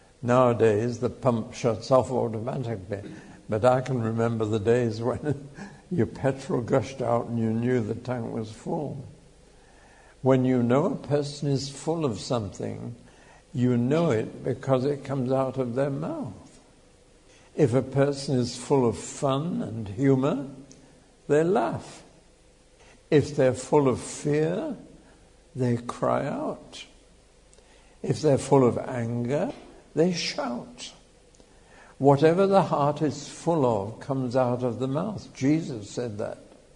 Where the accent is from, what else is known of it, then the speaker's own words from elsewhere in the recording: United Kingdom; We are so British that we don't like the thought of speaking what we don't know we're saying.